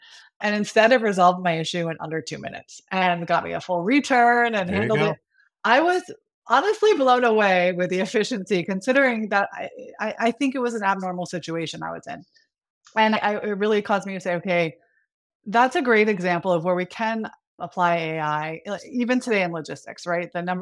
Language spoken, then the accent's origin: English; Orlando, Florida, United States; I grew up in Orlando, Florida. So I'm a Floridian.